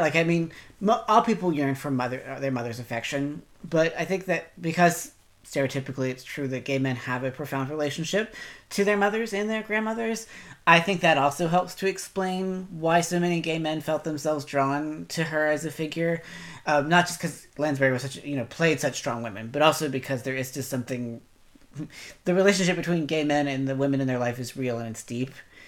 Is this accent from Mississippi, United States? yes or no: no; West Virginia, United States; I'm not from Tennessee, but I am from West Virginia. I am a country boy when it comes down to it.